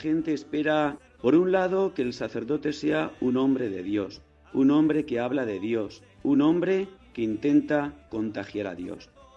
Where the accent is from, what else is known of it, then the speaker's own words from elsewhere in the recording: Bolaños de Calatrava, Castilla-La Mancha, Spain; soy natural de Bolaños de Calatrava